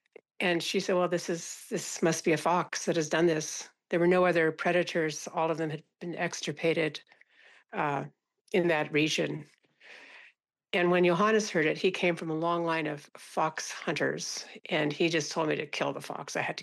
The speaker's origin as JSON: {"language": "English", "town": "Mill Valley", "region": "California", "country": "United States", "tie": "born or raised there", "said": "Well, I grew up in Mill Valley and with four siblings and graduated from high school there in 1969. So Mill Valley, as most people in Northern California probably know, is right next to San Francisco."}